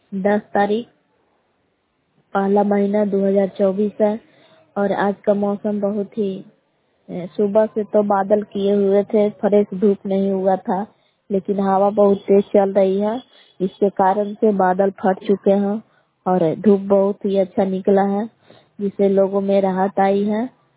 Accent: Belav, Bihar, India; ग्राम बेलाव जिला कैमूर भगवान के निवासी हूँ।

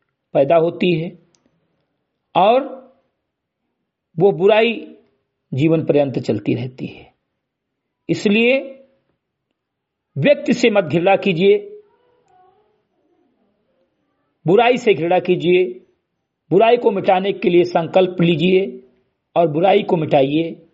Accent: Uttar Pradesh, India; ग्राम सभा से मरीगटई विकासखंड मेनपुरा जनपद बहराइच का मूल निवासी हूं

